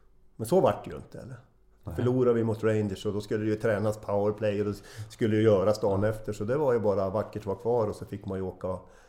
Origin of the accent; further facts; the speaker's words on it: Sweden; moved away as an adult; jag kom från Sverige och hade spelat kanske 25 minuter per match, många matcher